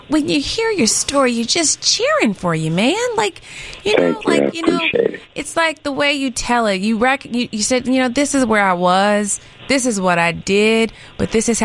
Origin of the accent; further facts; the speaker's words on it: Durham, North Carolina, United States; now in Chicago, United States; Durham. I'm from Durham, North Carolina. Okay, come on. I live in Chicago, but I'm from Durham.